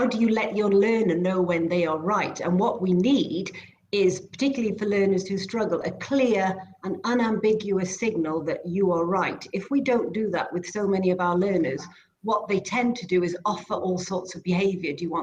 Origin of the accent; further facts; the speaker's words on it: Wales, United Kingdom; first language Welsh; English is a second language; I speak French and Welsh is my mother tongue, and I also have a working knowledge of several other languages like Spanish and Italian and Russian.